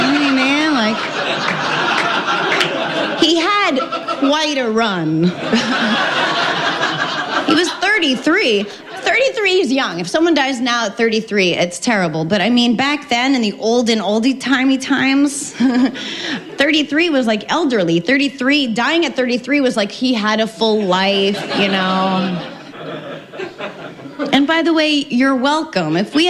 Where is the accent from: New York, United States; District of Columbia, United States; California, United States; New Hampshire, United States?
New Hampshire, United States; But I grew up in New Hampshire, and there are not many Jews in New Hampshire, and we weren't really raised with any religion.